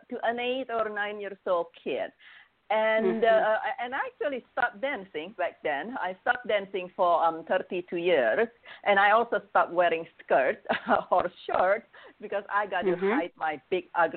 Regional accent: Indonesia; English is a second language; I came from Indonesia, a particularly Chinese Indonesian background.

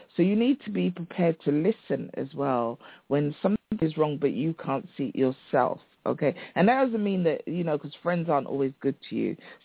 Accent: London, United Kingdom; I'm from London. I was born and brought up in London, and I've lived here all my life, really. I've traveled to other places, but this is my home. I'm a Londoner.

